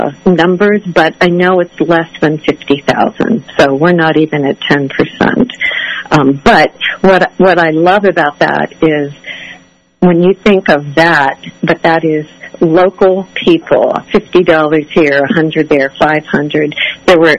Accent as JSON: {"language": "English", "region": "Ohio", "country": "United States", "said": "I'm from Ohio, which is high Amish. The county next door to me is one of the largest Amish settlements."}